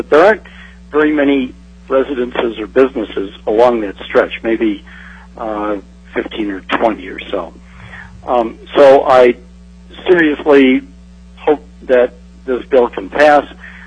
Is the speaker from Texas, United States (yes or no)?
no; Minnesota, United States; now in Alaska, United States; And I grew up in Minnesota, and I don't have anything against the state of Minnesota